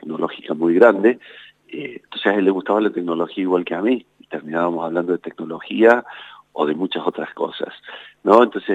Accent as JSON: {"language": "Spanish", "region": "Córdoba", "country": "Argentina", "said": "como buen cordobés, por ahí tengo un sentido del humor que bastante ácido"}